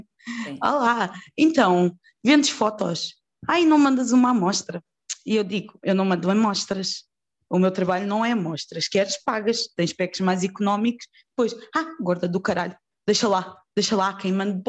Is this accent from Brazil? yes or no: no; Ericeira, Lisbon, Portugal; also born or lived in Santarém; eu na altura estava a viver na Ericeira, porque eu saí de Santarém e fui para a minha terra, fui para a Ericeira.